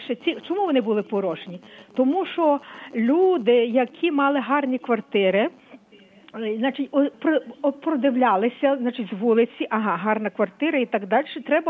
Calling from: Lviv, Lviv Oblast, Ukraine

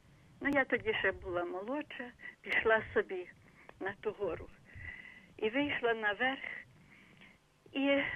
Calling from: Ternopil Oblast, Ukraine; Я з Тернопільщини

